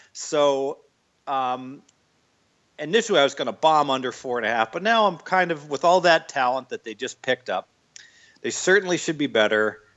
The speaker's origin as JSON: {"language": "English", "town": "Dayton", "region": "Ohio", "country": "United States", "said": "I'm from Dayton, Ohio, so right down I-75."}